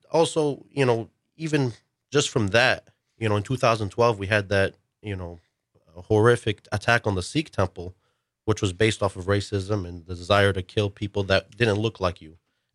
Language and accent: English; Wisconsin, United States; I am a Wisconsinite, born and raised. I was born in St. Luke's on 27th Street.